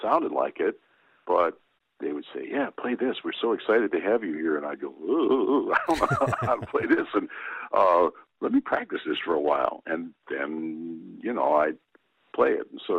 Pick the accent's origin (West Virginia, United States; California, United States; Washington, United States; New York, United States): New York, United States; New York City; And growing up in New York, you know, you could pretty much find about just about anything, not everything, but just about anything.